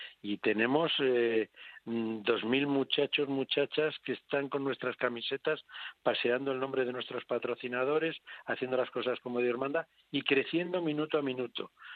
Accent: Spain; Yo soy un español rarito porque empiezo a ver el fútbol a los 5 minutos me aburro.

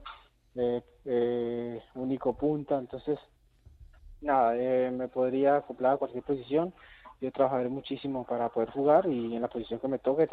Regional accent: Colombia; moved away as an adult; now in Huesca, Spain; Salí también a los 18 de Colombia aquí a Huesca

